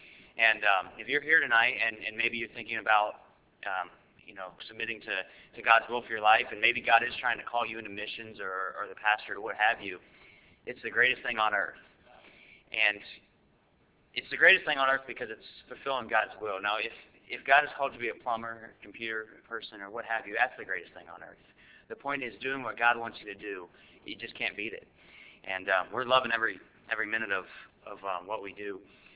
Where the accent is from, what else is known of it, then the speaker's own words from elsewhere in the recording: Virginia, United States; You know, we're from Virginia. It gets cold, but man, that was cold.